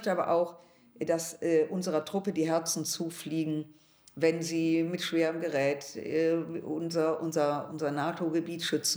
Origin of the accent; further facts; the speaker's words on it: Düsseldorf, North Rhine-Westphalia, Germany; auch was meine Heimatstadt Düsseldorf betrifft